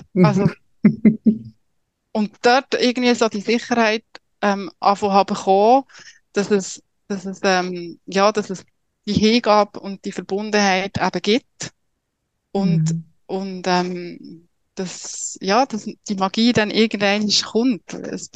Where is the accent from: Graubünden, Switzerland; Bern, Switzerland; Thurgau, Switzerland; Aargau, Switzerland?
Bern, Switzerland; Biel; now in Zürich, Switzerland; Ich bin ursprünglich aus Biel, ich lebe in Zürich